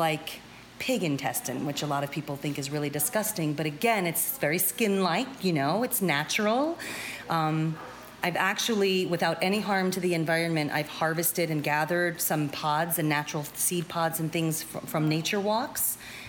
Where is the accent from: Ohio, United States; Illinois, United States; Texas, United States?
Ohio, United States; I'm from Ohio, USA.